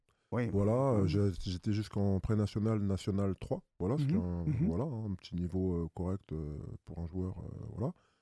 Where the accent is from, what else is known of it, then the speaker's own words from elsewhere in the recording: Paris, Île-de-France, France; also born or lived in Cameroon; Alors non, moi je suis né en France, je suis né dans le 14e.